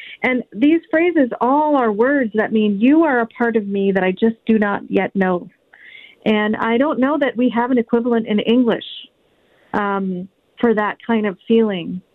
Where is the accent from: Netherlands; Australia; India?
India; now in United States; here I was obviously from India, but living in America.